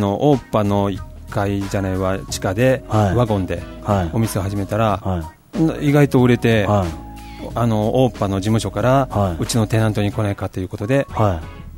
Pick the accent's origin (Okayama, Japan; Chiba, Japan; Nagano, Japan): Okayama, Japan; now in Okinawa, Japan; 僕岡山ですね。